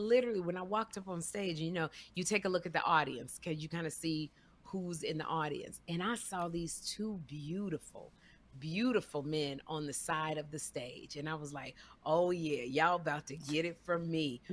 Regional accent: Chicago, Illinois, United States; I'm from Chicago.

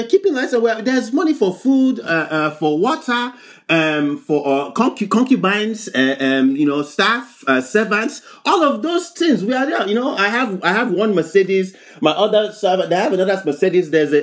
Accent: Nigeria; I'm here from Wakanda. Yes, I'm here fresh. Nigeria is what we call it these days.

